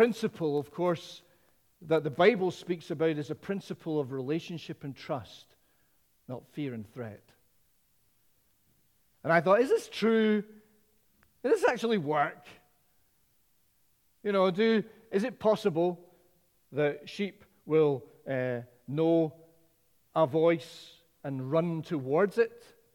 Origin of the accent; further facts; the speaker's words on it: Edinburgh, Scotland, United Kingdom; I was born and brought up in Edinburgh. I've lived most of my life in the West more than I did in Edinburgh. And I've not lived a huge amount of time. You know, I'm not a country guy. I'm not a green welly bloke.